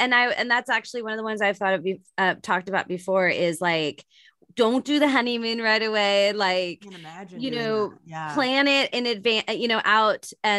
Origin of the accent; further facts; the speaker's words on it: San Francisco, California, United States; I'm not in San Francisco right now, but I'm from San Francisco Bay Area.